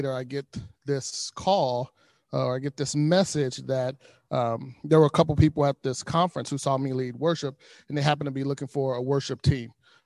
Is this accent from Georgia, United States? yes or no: no; Los Angeles, California, United States; the church I grew up in South Central Los Angeles my entire life.